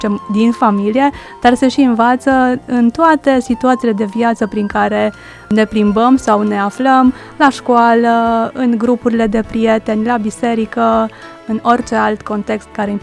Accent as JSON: {"language": "Romanian", "country": "Romania", "said": "Suntem ca și români tradiționali"}